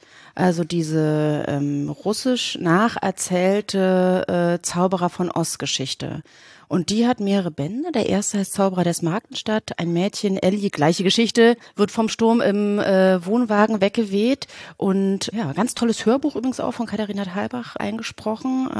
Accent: East Germany, Germany; ich bin aus dem Osten.

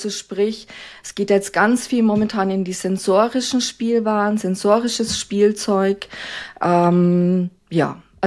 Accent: Coburg, Bavaria, Germany; Also ich komme ursprünglich aus Coburg. Ich lebe auch wieder in Coburg.

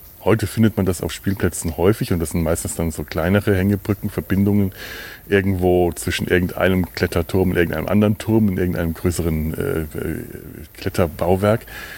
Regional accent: Werneck, Bavaria, Germany; Aber es war eine der großen Fantasien meiner Kindheit hier in Werneck, die Straßen durch tiefe, bodenlose Schluchten zu ersetzen.

